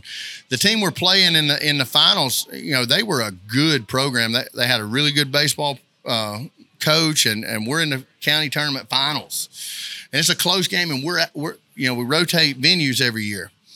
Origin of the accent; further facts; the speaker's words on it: Alabama, United States; And, you know, I grew up in Northeast Alabama, and we don't have a professional team in Alabama of any kind.